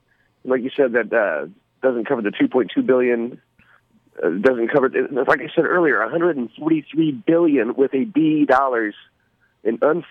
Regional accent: Mount Vernon, United States; If you take my hometown, Mount Vernon, they're shutting down outdoor dining.

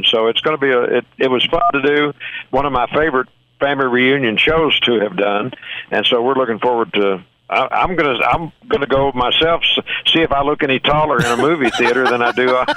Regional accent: Elizabethtown, Kentucky, United States; Well, we'll begin in my home state of Elizabethtown, Kentucky.

